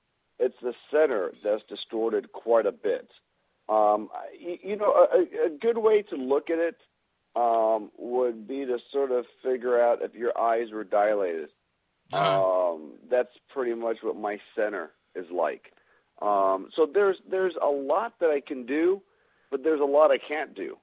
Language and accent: English; San Diego, California, United States; I was raised in San Diego.